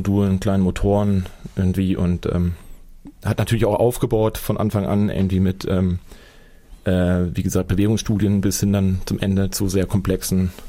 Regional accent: Weimar, Thuringia, Germany; Ich komme aus Weimar, habe in Weimar visuelle Kommunikation studiert.

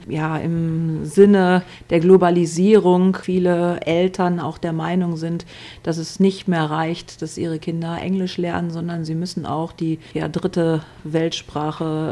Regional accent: Essen, North Rhine-Westphalia, Germany; Ja, ich bin gebürtig aus Essen, aus dem Ruhrgebiet

